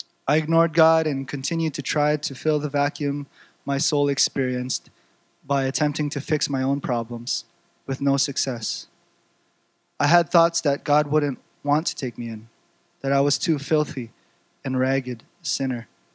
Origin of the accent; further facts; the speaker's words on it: Toronto, Ontario, Canada; also born or lived in Philippines; I grew up in the Greater Toronto Area, or the GTA, as it's commonly called, and after my family immigrated to Canada in the late 80s. I came to BC just a couple years ago.